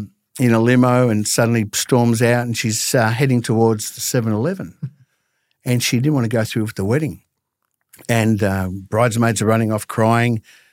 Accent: Maribyrnong, Victoria, Australia; born there; Well, I was born in Maribyrnong. So my family on my mother's side has been here nearly 100 years.

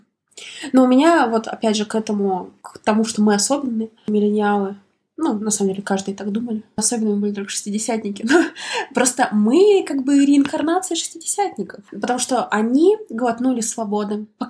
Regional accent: Siberia, Russia; мы миллениалы, мы сибиряки

